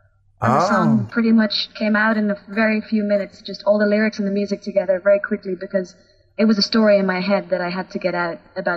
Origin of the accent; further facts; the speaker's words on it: Miami, Florida, United States; I love L.A., but Miami's my hometown.